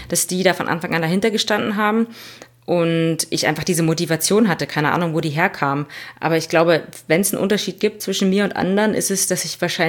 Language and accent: German; Brandenburg, Germany; Ich komme aus Brandenburg, aus Südbrandenburg, und bei uns ist es ja so ein bisschen eher so strukturschwaches Gebiet, würde ich sagen. Auch die nächste Stadt, Dresden, ist jetzt so ein bisschen weiter weg und ich wohne auf einem kleinen Dorf.